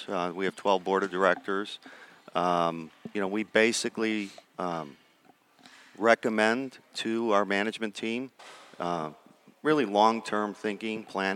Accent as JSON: {"language": "English", "town": "Northlake", "region": "Texas", "country": "United States", "said": "I'm from Northlake, not far from Addison."}